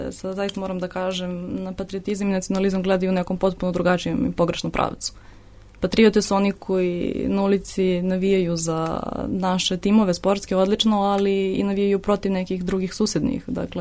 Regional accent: Pirot, Pirot District, Serbia; ja sam prva iz Pirota, ovde sam već skoro 10 godina

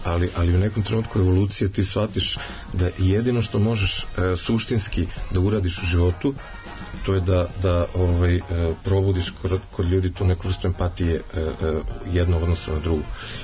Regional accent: Valjevo, Šumadija and Western Serbia, Serbia; pošto sam kao klinac živio u Valjevu

